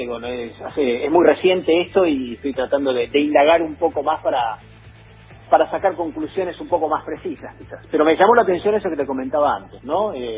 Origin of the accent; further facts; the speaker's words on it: Santa Fe, Argentina; como santafesino